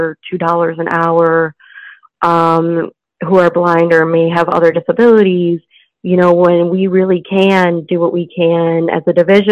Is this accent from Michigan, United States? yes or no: yes; Michigan, United States; that was my situation growing up in Michigan, and then going to a training center and, like, being around a bus system for the first time